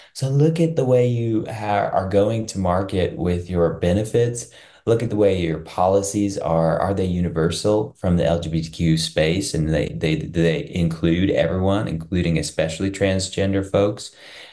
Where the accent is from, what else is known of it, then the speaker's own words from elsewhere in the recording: Missouri, United States; I come from Missouri and I was not accepted there.